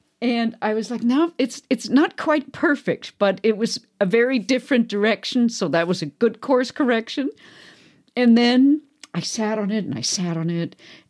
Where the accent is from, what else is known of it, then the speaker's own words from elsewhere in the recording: Germany; English is a second language; moved away as an adult; now in United States; I'm German. And you and I are both first generation immigrants. You're from Malaysia, I'm from Germany.